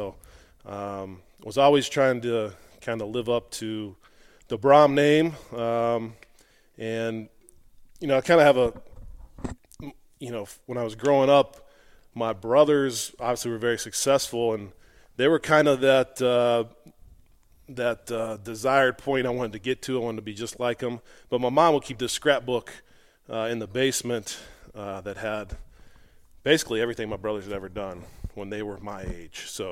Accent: Louisville, Kentucky, United States; Yeah, so obviously grew up in Louisville in a suburb called Fern Creek.

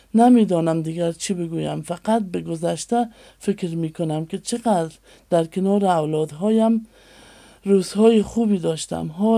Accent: Iran; also born or lived in Afghanistan; من یک خانم از افغانستان هستم. دوران کودکی و نوجوانیم را در کشور همسایه ایران سپری کردم. همونجا تشکیل خانواده دادم.

